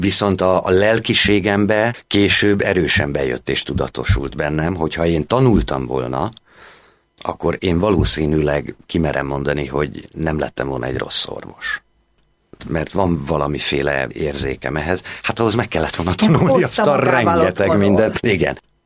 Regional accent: Budapest, Hungary; A Sashegyen nőttem föl, Budán. Hát ez akkoriban ilyen majdhogy nem agglomerációnak számított. Ugye 64-ben születtem, és hát ugye Sashegy és a Gellért-hegy az elválasztott minket Pesttől.

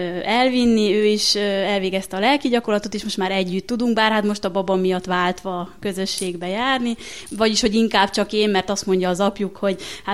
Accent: Nagylóc, Nógrád, Hungary; now in Budapest, Hungary; én egy vidéki Nógrád megyei kis faluból származom, Hollókőmellő Nagylócról, és mikor följöttem Budapestre

